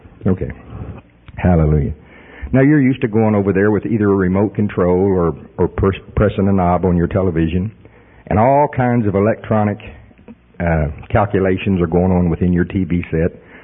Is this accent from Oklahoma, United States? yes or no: yes; Oklahoma, United States; I am from Pottawatomie County, Oklahoma.